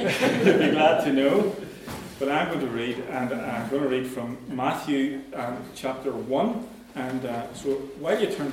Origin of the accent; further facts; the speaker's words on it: Ireland; And we were all babbling away, as we do, being Irish, you know, chatting away over the top of each other and everything.